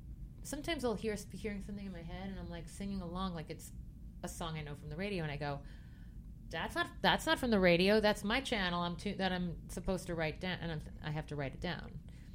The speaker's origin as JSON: {"language": "English", "town": "Merrick", "region": "New York", "country": "United States", "said": "I'm from Merrick. I am white bread."}